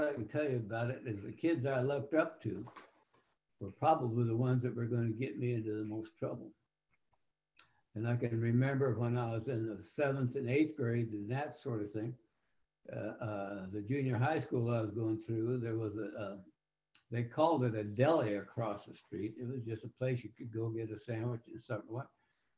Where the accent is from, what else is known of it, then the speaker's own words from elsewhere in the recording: Cheyenne, Wyoming, United States; I was raised outside of Cheyenne, Wyoming, on what they called an experimental farm.